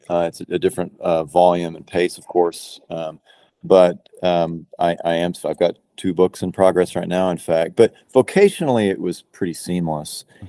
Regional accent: Houston, Texas, United States; And I tell you, I mean, as a kid growing up in Houston, the sort of LA style big city on the Gulf Coast

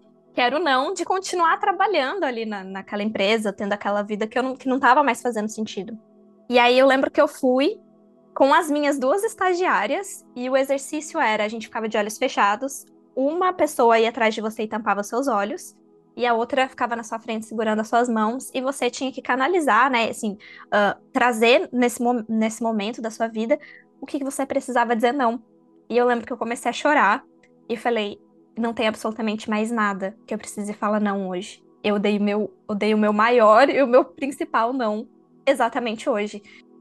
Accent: Taubaté, São Paulo, Brazil; also born or lived in São Bernardo do Campo; eu sou de São Paulo, né? Morei praticamente minha vida toda em Taubaté. Eu nasci em São Bernardo do Campo, morei minha vida toda em Taubaté, uma cidade do interior de São Paulo, pertinho de Campos do Jordão e Ubatuba.

